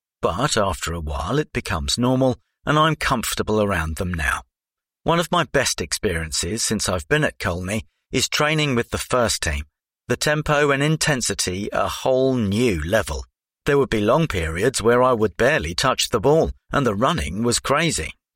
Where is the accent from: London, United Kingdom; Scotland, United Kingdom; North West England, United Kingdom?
London, United Kingdom; I grew up in the Ladbroke Grove area of West London and I've lived there my whole life. My father is Nigerian and my mother is half Spanish and half Indian.